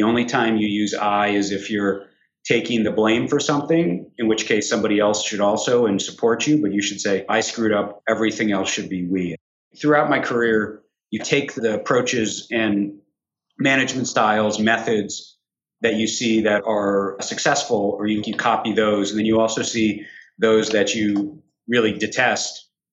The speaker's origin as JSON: {"language": "English", "town": "Worcester", "region": "Massachusetts", "country": "United States", "tie": "born or raised there", "said": "So I grew up outside Worcester, Mass., God's country, as we call it, a mecca of business and finance."}